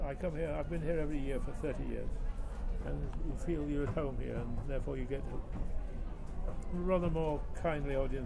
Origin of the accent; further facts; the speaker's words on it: England, United Kingdom; I don't come from the Midlands. I come from the North. Peak District in the North.